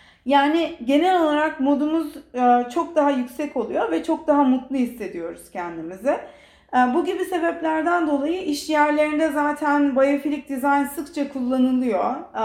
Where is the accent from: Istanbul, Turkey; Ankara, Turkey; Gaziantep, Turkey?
Ankara, Turkey; now in Australia; Ben mesela Ankara'da büyüdüm. Küçükken bir meyveyi bile dalından kopardığımı hatırlamam. Avustralya'ya geldiğimden beri bu bağı yeniden kurmaya çalışıyorum.